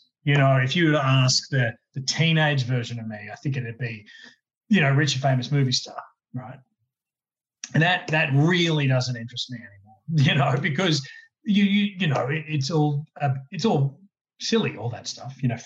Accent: Brisbane, Queensland, Australia; I mean, as a kid growing up in Brisbane

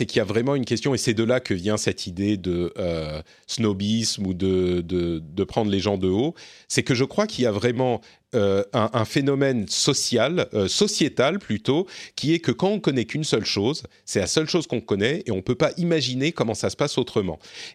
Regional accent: France; des principes qui fonctionnent chez nous en France.

